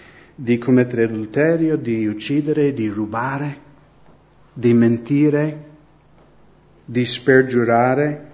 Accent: United States; Italian is a second language; io sono americano, sono pastore della Chiesa Evangelica di Montebelluna.

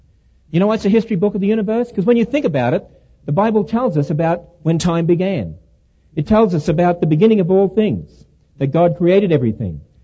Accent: Australia; Well, look, just humour me for a moment, being an Australian.

